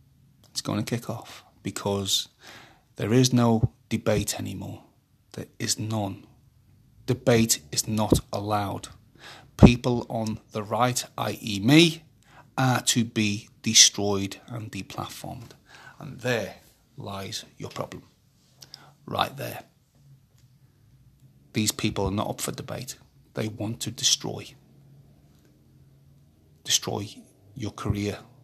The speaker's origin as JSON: {"language": "English", "region": "Wales", "country": "United Kingdom", "said": "even I'm from Wales, originally."}